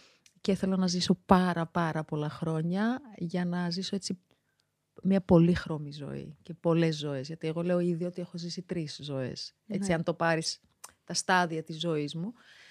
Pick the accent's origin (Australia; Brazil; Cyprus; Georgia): Georgia; Tbilisi; Greek is a second language; now in Greece; προέρχομαι από τη Γεωργία, γεννήθηκα μεγάλωσα στην Γεωργία, στην πρωτεύουσα της Γεωργίας, στη Τυφλίδα. Μετακόμισα στην Ελλάδα 2001